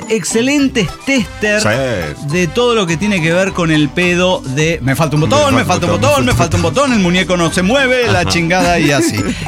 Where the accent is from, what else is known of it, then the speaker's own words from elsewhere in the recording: Santiago, Santiago Metropolitan Region, Chile; de Santiago, Chile.